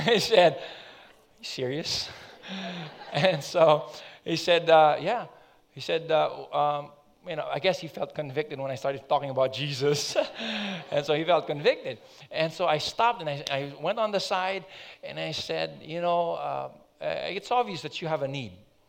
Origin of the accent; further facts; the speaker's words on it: Philippines; and I'm really from the Philippines. I'm just here studying.